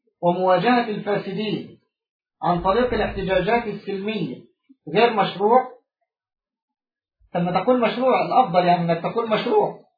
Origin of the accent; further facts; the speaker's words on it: Egypt; أو لو إن الدولة عندنا في مصر حسبت حسابات هذه المظاهرة صح